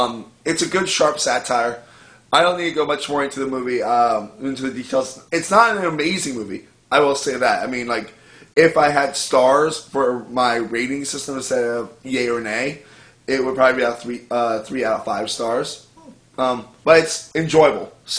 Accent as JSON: {"language": "English", "town": "Miami", "region": "Florida", "country": "United States", "said": "Like, because, like, when I'm from Miami, like, public schools are just called Howard or Palmetto and stuff like that, you know."}